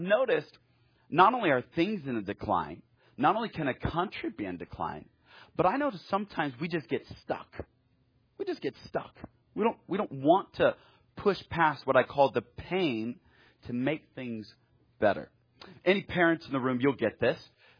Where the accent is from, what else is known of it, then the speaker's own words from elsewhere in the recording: Fresno, California, United States; I grew up in Fresno, California, which is right in the middle of California. And it's as close to conservative California as you can get.